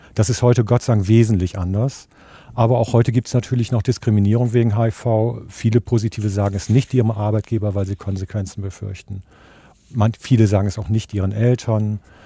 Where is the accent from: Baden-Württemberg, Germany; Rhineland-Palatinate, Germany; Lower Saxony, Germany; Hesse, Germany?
Lower Saxony, Germany; Delmenhorst; born there; Nein, in Delmenhorst, in meiner Geburtsstadt, war das nicht möglich.